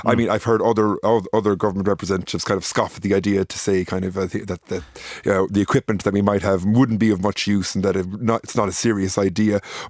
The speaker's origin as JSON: {"language": "English", "country": "Ireland", "said": "I think Irish people are more aware of our role when it comes to European defence"}